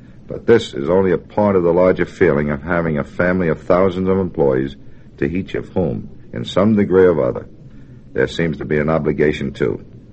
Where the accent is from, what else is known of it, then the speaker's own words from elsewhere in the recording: Brooklyn, New York, United States; born there; I was born in Brooklyn. My father died when I was 10, and my mother ran a stationery store to keep the family going.